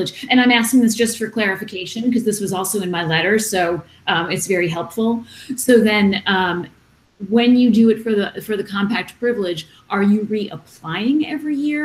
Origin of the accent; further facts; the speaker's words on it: North Carolina, United States; In my home state of North Carolina